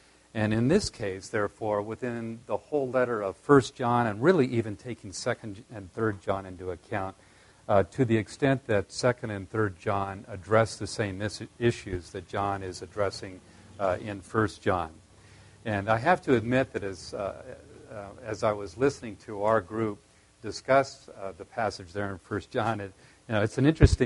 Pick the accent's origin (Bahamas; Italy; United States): United States; California; I'm from Southern California